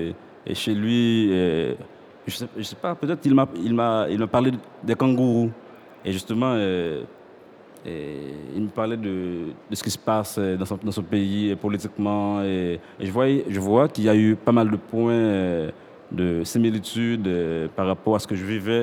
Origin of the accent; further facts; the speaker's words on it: Haiti; Moi, chez moi, il n'y a pas de kangourou du tout. Je viens d'Haïti.